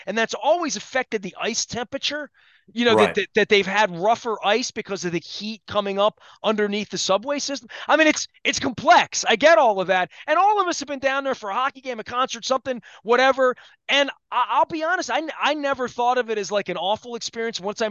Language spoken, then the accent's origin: English; Baltimore, Maryland, United States; I'm from Baltimore. I recognize all this. I lived in downtown Baltimore for 20 years.